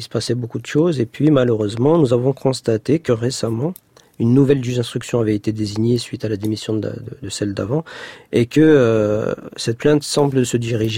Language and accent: French; Lyon, Auvergne-Rhône-Alpes, France; Alors mon problème moi c'est que je suis lyonnais, j'ai jamais vécu à Paris.